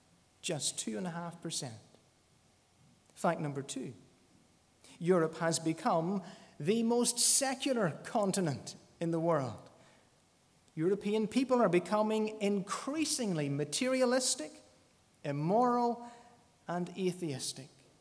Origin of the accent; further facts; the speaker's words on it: Ballymoney, Northern Ireland, United Kingdom; I'm from Ballymoney. I'm married.